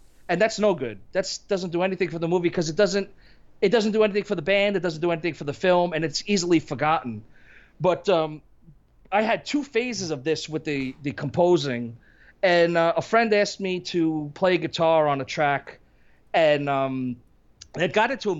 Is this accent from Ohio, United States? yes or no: no; New York, United States; accent: East Coast; So I always have that East Coast vibe. It's not, you could hear my voice. I'm from New York